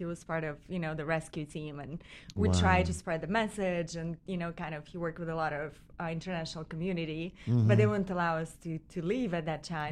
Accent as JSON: {"language": "English", "country": "Russia", "said": "From Russia. My parents, they grew up in Siberia, so I spent quite a lot of time there in Yekaterinburg."}